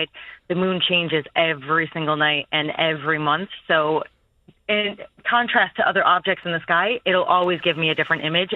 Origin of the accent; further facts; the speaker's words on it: Buffalo, New York, United States; I'm from New York. I'm from Buffalo.